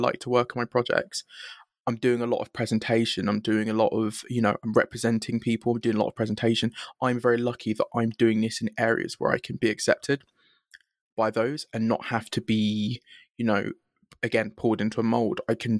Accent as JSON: {"language": "English", "region": "London", "country": "United Kingdom", "said": "I'm from London, United Kingdom. So probably well across the pond from the rest of the people you've spoken to. Mm-hmm. I'm 19"}